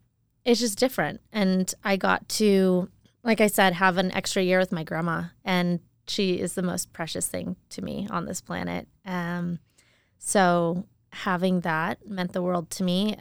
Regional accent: Boise, Idaho, United States; moved away; I didn't have the best experience growing up in Boise.

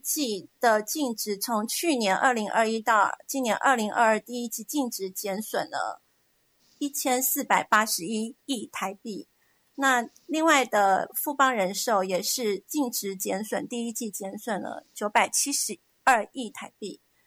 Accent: Taiwan; 那因为我来自台湾，所以我对台湾的情况也比较有在注意。

